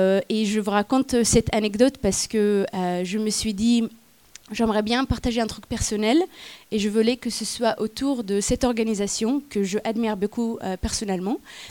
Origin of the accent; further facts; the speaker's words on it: Ramallah, West Bank, Palestine; French is a second language; moved away as an adult; also born or lived in Jerusalem; now in France; je suis palestinienne, j'habite en France depuis quelques années. Avant ça, j'étais chez moi en Palestine, principalement. Je suis née à Jérusalem et j'ai grandi à Ramallah, en Palestine.